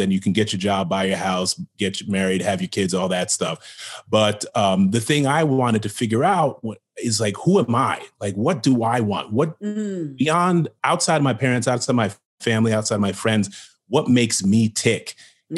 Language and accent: English; New York, United States; also born or lived in Schenectady / New Rochelle; I'm from upstate New York. I was born in Schenectady, New York.